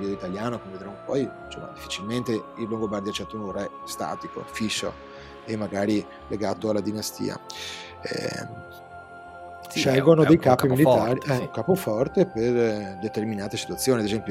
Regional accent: Venice, Veneto, Italy; io sono appunto di parte perché sono veneziano

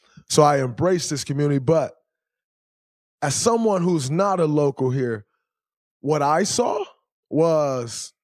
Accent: Saginaw, Michigan, United States; as opposed to me growing up in Saginaw.

